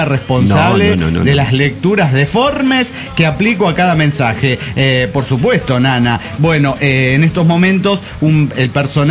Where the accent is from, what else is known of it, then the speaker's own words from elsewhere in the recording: Nezahualcóyotl, State of Mexico, Mexico; yo soy de Nezahualcóyotl, yo del Estado de México, chilango nacimiento y no de Monterrey.